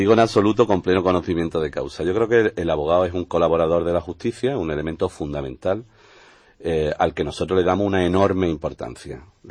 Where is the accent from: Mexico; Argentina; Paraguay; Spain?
Spain; Málaga, Andalusia; Yo soy de Málaga